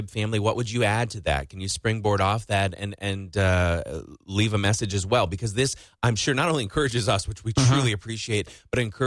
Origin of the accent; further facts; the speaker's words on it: Rice Lake, Wisconsin, United States; I mean, and I've spoken before about how growing up in Rice Lake, I mean, WWIB was my station.